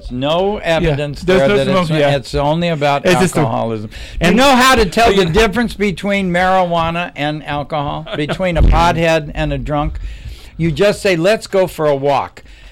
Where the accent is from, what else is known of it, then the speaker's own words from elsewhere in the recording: Ireland; See, I'm Irish, so I'm into the shepherd pie, right?